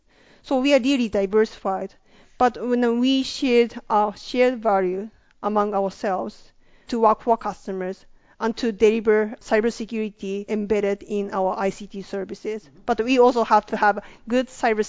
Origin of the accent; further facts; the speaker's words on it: Japan; I'm from Japan